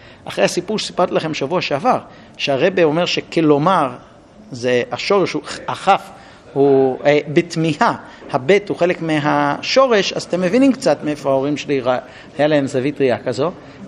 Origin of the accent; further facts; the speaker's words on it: Jerusalem, Jerusalem District, Israel; הייתי רוב חיי בקריית משה. חוץ מזה שנולדתי שם, המשכתי שם בישיבה, הייתי שם עוד 10 שנים נשוי, 11-12 שנים נשוי.